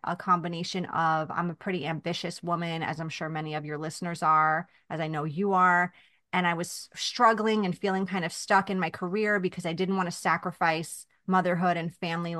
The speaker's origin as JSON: {"language": "English", "region": "New York", "country": "United States", "said": "I'm from Long Island, as you know, and I became a mom there in 2013"}